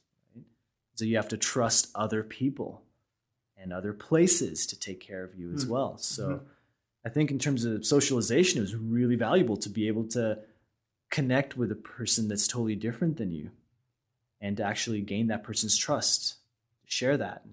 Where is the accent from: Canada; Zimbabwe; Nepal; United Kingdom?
Nepal; also born or lived in United States; having obviously had this kind of childhood growing up in Nepal